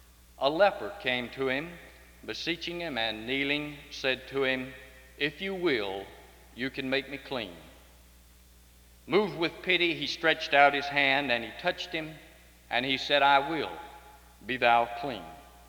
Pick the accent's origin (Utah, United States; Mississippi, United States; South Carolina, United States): South Carolina, United States; Seneca; If you traveled on Highway 59 out of my hometown of Seneca, South Carolina, soon you'd come upon a section of the country called Snow Creek.